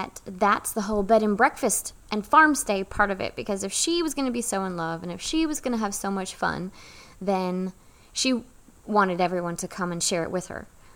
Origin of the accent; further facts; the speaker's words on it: New England, United States; I grew up in New England, and even though I'm not sure anyone else in our town nor county had chickens and ducks in their backyard, my mother did.